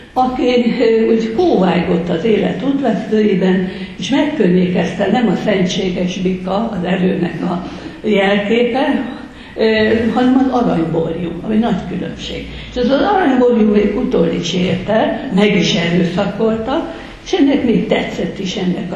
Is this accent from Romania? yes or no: no; Hungary; És én azt gondolom, hogy nem véletlenül születtünk magyarnak. Én hát nem is tudnék, lett volna módom elhagyni ezt az országot, de én nem tudnám az életemet másról elképzelni. Ez a nyelv, a magyar nyelv, ez úgy hozzánőtt a személyiségemhez